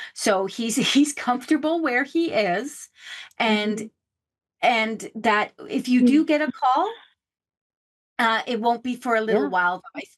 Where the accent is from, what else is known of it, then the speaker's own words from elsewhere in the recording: Canada; I'm from Canada. So I'm in Vancouver, British Columbia, Canada.